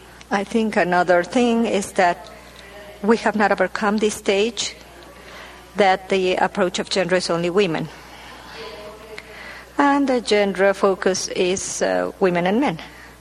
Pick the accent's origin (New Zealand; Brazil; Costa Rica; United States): Costa Rica; I'm from Costa Rica